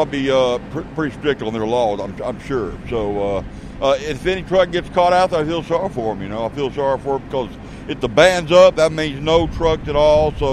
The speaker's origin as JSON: {"language": "English", "town": "Houston", "region": "Texas", "country": "United States", "said": "Houston, Texas."}